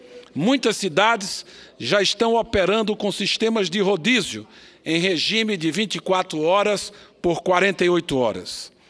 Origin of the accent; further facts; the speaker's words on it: Northeast Region, Brazil; a região Nordeste, de onde venho